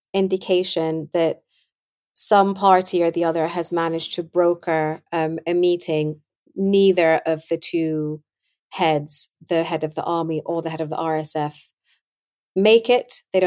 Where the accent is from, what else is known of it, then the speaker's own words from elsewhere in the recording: Sudan; My recollection of growing up in Sudan was that it was just really off the beaten path politically.